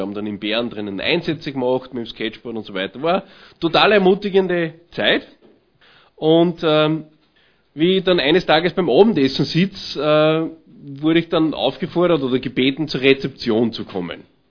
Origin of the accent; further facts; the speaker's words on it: Austria; da ist er Österreicher und ich bin Österreicher